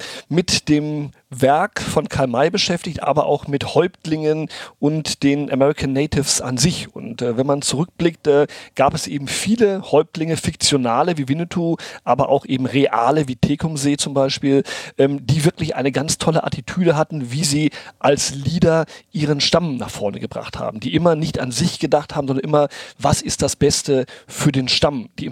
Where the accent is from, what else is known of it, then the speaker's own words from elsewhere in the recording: Brazil; ins Spielzimmer nach Brasilien, wo ich aufgewachsen bin